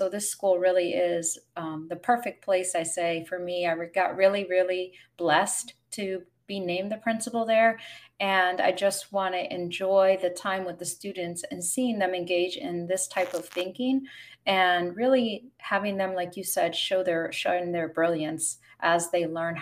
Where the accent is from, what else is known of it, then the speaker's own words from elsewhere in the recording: West Hartford, Connecticut, United States; International Academy in West Hartford, Connecticut. It's a brand new district for me, but it's actually my hometown. So I'm finally coming back home to where I went to school.